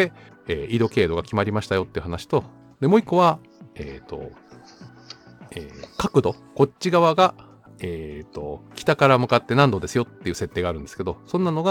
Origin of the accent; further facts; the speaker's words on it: Gunma, Japan; うちの実家群馬県とかは